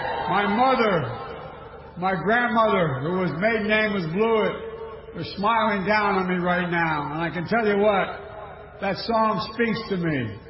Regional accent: Scranton, Pennsylvania, United States; They settled in my hometown of Scranton, Pennsylvania, and Balama's sister city.

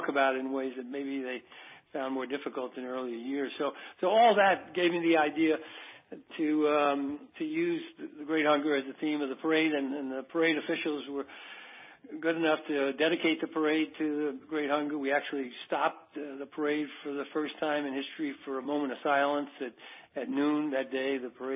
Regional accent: Bronx, New York, United States; You know, I grew up in the Bronx and Riverdale section of the Bronx, a very Irish parish, St. Margaret's Parish, and as a kid, we didn't hear very much about it.

